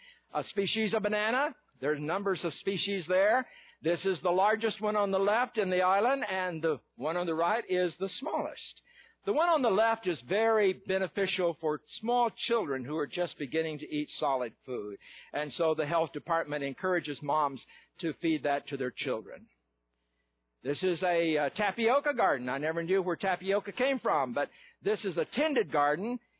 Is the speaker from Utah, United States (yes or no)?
no; Texas, United States; Where I grew up in Northeast Texas, we had an old saying that a picture is worth 1,000 words.